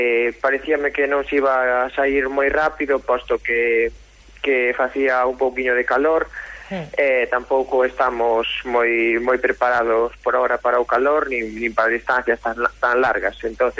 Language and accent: Galician; A Pastoriza, Galicia, Spain; son de Lugo, bueno, son de La Pastoriza, encántame correr en Lugo.